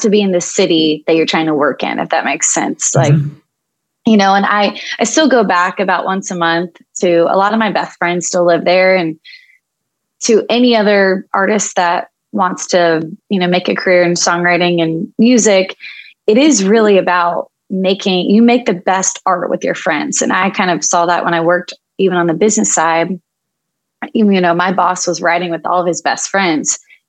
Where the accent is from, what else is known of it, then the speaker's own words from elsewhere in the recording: Nashville, Tennessee, United States; also born or lived in Florida; growing up in Nashville and in Tennessee and being around so many amazing creative people